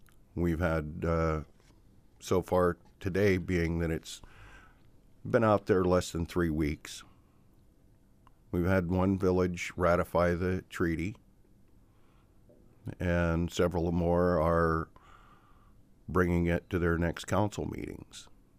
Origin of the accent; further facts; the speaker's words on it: Chickaloon, Alaska, United States; and I'm from Chickaloon, and we issued driver's license, registration, and license plates for our vehicles.